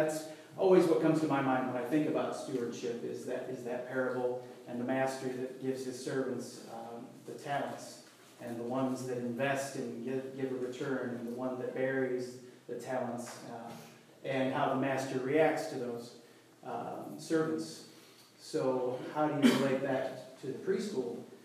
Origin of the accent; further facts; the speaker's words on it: New York, United States; now in Kentucky, United States; Almost 20 years ago, I came to Kentucky from New York to work with Christian Appalachian Project.